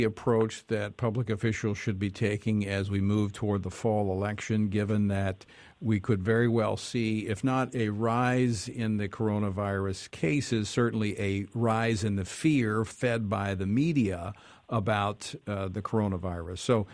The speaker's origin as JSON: {"language": "English", "region": "Louisiana", "country": "United States", "said": "From my home state of Louisiana"}